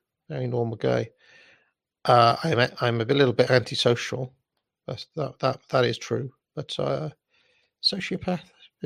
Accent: Wales, United Kingdom; because being Welsh, of course, he's one of the people I really like.

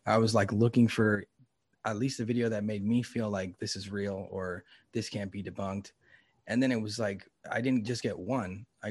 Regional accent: Los Angeles, California, United States; I grew up in Los Angeles. I lived in Venice Beach.

